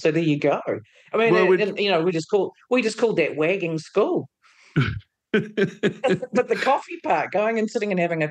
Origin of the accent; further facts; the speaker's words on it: Whanganui, Manawatū-Whanganui, New Zealand; And I'm like, you know, I'm from Whanganui. I mean, the highlight of a Saturday night in Whanganui in the 60s and 70s was going to the pie cart in the main street.